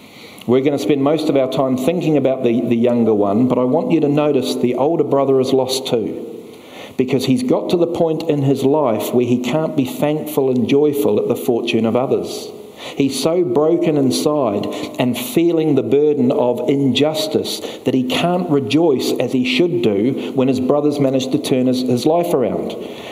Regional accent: New Zealand; I'm from New Zealand. We've only got 5 million people. We've got 30 million sheep.

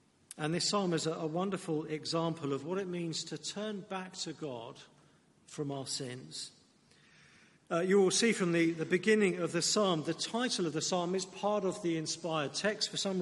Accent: Maidenhead, South East England, United Kingdom; I live in Maidenhead. It's in Berkshire.

